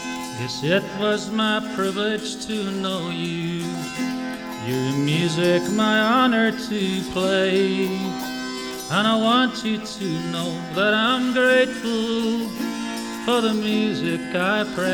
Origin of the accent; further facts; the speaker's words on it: England, United Kingdom; When I was a young boy growing up in England, most of my friends were into the ….